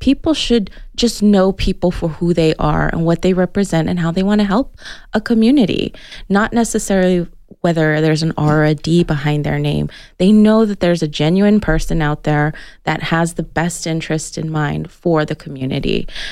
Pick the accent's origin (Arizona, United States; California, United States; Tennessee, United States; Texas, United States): Arizona, United States; Tucson; I grew up in Tucson. Tucson is my town. I know it inside out. I grew up in Ward 1 on the south side.